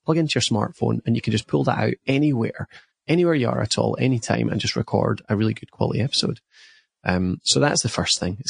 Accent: Scotland, United Kingdom; now in United States; I'm a Scotsman in America

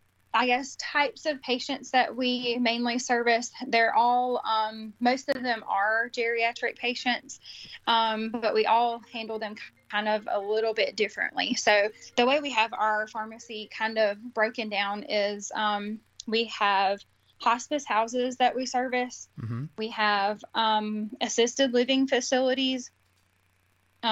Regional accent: Batesburg-Leesville, South Carolina, United States; I grew up around here in Leesville, South Carolina, or Batesburg, Leesville. A lot of people know it for Sheely's Barbecue. So if you've ever heard of Sheely's, that's where I'm from. That's my hometown.

